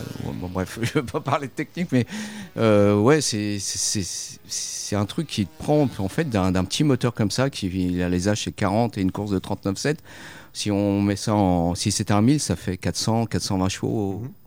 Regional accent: Aubervilliers, Île-de-France, France; born there; Bon, je suis né à Aubervilliers, hein, donc 93, voilà.

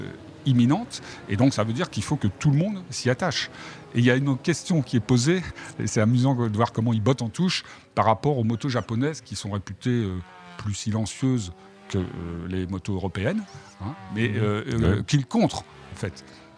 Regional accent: Austria; Mais ce qui se passe à côté, chez nous, en Autriche

